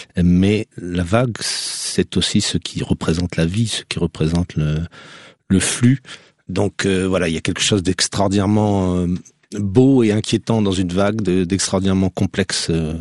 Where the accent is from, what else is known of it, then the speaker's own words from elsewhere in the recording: Madagascar; also born or lived in Strasbourg, France; je suis né, à Strasbourg, c'est pas tout à fait au bord de l'eau, mais ensuite j'ai passé mon enfance en Afrique et dans l'océan Indien, Madagascar